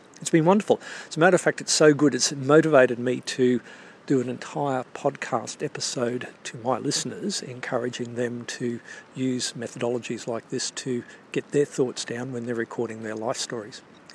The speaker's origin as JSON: {"language": "English", "country": "Australia", "lives_now": "Berlin, Germany", "said": "it gives me an opportunity to reflect on being an Australian in Germany and what's going on. Actually, I'm not in Germany, I'm in Berlin."}